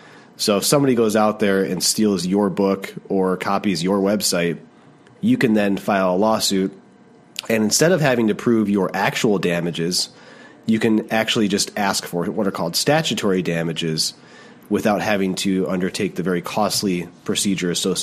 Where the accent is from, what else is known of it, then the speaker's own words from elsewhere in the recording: Flint, Michigan, United States; I grew up in the Flint area.